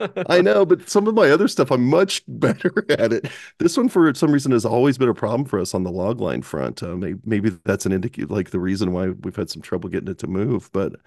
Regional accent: Kansas City, Missouri, United States; Right, I'm from Kansas City.

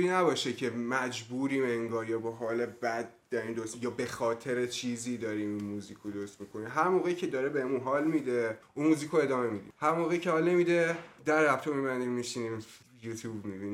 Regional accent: Iran; چون خودمون بچه ایرانی زاده ایرانیم، اصلا جای خارج از این نمیتونه باشه.

